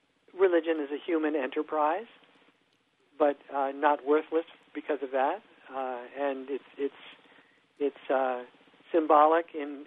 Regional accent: New Jersey, United States; Oh, in suburban New York City on the New Jersey side.

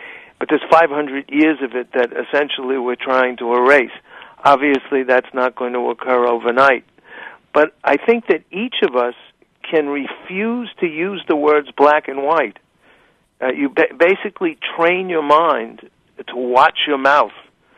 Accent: Brooklyn, New York, United States; Well, if I can, I'm 63, mm-hmm. and growing up in Brooklyn with my last name, I was always a spick.

